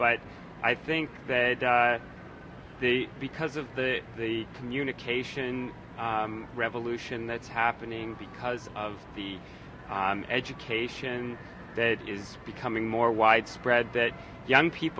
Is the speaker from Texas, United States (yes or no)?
no; Boston, Massachusetts, United States; but I'm from Boston. I guess that's the way we are.